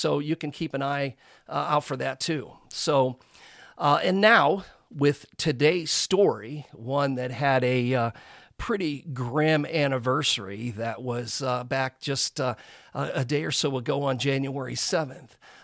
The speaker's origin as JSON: {"language": "English", "region": "Texas", "country": "United States", "said": "I'm from Texas, and I know there's a lot of hauntings here."}